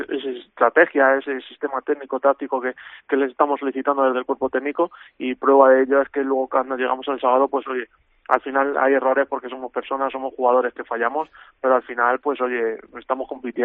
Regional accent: Madrid, Community of Madrid, Spain; Por ejemplo, en mi tierra, en Madrid, se juega mucho más al fútbol sala con balón.

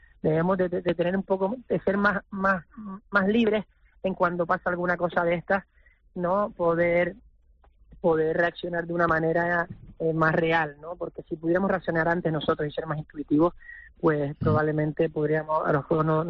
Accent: Canary Islands, Spain; es parte de nuestra esencia y nuestra historia, ¿no?, como canarios, ganaderos, pescadores y queseros, ¿no?

